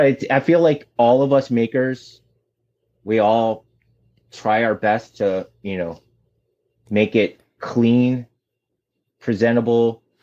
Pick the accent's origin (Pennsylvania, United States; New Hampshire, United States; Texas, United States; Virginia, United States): Virginia, United States; Fairfax; I played hockey, and then a bunch of the kids that I grew up with back in Fairfax, we all played hockey.